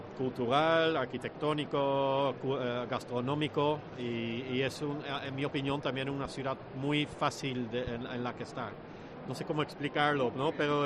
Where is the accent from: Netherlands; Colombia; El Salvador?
Netherlands; now in Spain; yo, como holandés afincado en España